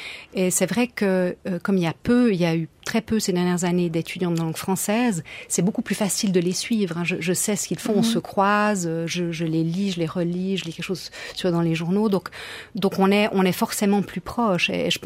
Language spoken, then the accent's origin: French; Romandy, Switzerland; Moi, je suis romande dans un institut qui est à majorité germanophone.